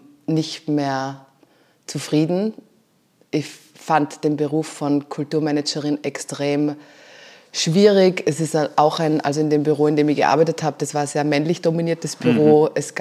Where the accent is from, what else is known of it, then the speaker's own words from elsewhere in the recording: Vorarlberg, Austria; Ich bin in Vorarlberg groß geworden.